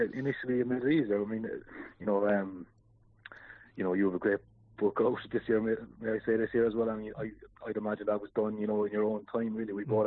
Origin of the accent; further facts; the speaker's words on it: Cork, Munster, Ireland; the fact that I am, in living in Cork, I'm from Cork, all my friends and family care about this as well